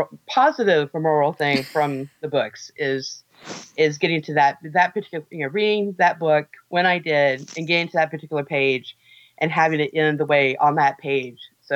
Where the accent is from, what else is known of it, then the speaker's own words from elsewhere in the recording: West Virginia, United States; I mean, I grew up in West Virginia, tiny little state, tiny little town.